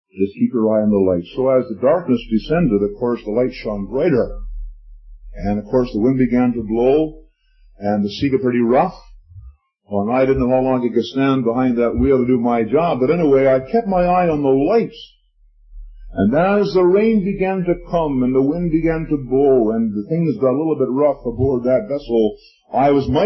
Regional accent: Richmond, British Columbia, Canada; also born or lived in Vancouver; I'm a landlubber from this place here. I was born in Vancouver, raised here in Richmond. I graduated Richmond High back some years ago.

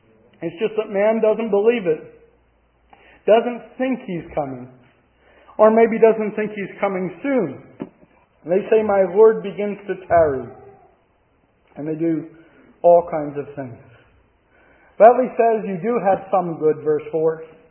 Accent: United States; Now, I'm an American, you know, we fought a whole war to get out from under that royal system

